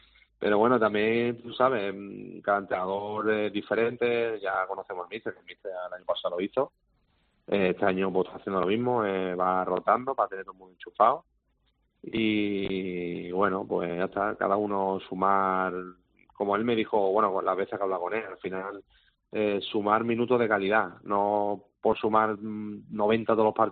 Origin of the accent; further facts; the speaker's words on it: Málaga, Andalusia, Spain; yo tenía ese sueño de jugar en el equipo de mi tierra, en el Málaga Club de Fútbol, y lo he conseguido, ¿no?